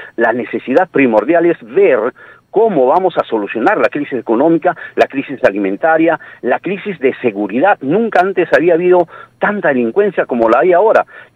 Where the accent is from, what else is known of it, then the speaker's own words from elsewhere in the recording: Peru; Y aquí los más perjudicados somos los peruanos, sobre todo los de a pie